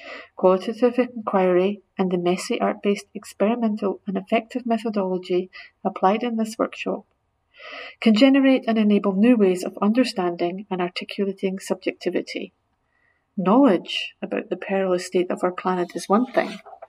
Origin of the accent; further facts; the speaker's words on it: Scotland, United Kingdom; a poem from my home country of Scotland